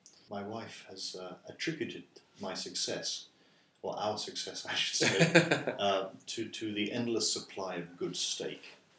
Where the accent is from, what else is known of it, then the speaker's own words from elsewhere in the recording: United Kingdom; moved away; So when I'm in China, I miss my home country, the UK. When I'm in the UK, I miss China.